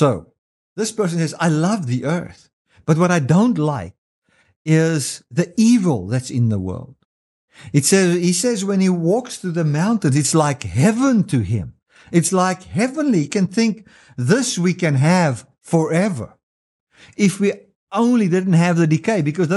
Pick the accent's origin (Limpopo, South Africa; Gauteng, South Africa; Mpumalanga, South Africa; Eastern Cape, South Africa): Mpumalanga, South Africa; I grew up in Mpumalanga area in South Africa